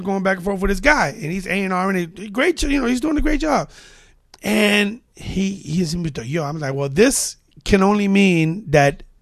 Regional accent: New York, United States; 104th Street between Columbus and Amsterdam.

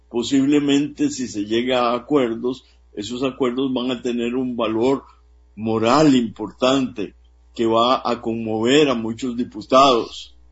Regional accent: Costa Rica; hay que ser conscientes como costarricenses, todos los costarricenses

